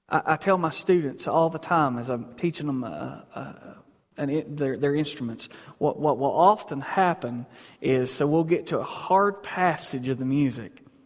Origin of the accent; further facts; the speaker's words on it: Stony Creek, United States; that's a big word, and I'm from Stony Creek